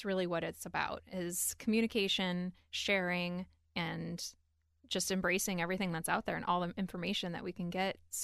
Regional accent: Cleveland, Ohio, United States; I was from Cleveland, so I thought, oh, you can just follow the same directions back.

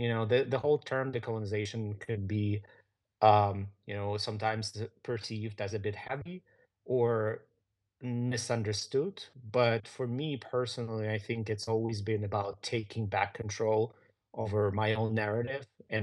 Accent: Ukraine; to tell people that I'm from Ukraine or I'm Ukrainian

